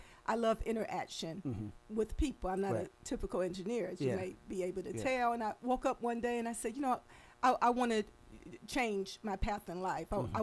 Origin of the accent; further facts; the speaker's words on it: Tuskegee, Alabama, United States; I am originally born and raised in Tuskegee, Alabama, mm-hmm. and by trade I am engineer